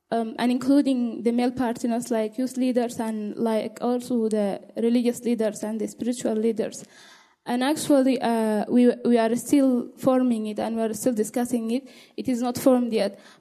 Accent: Sudan; English is a second language; I'm from Sudan.

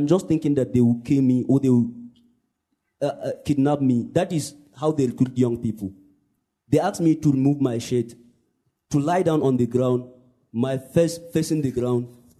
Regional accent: Yobe, Nigeria; I am from Yobe State in northeastern Nigeria.

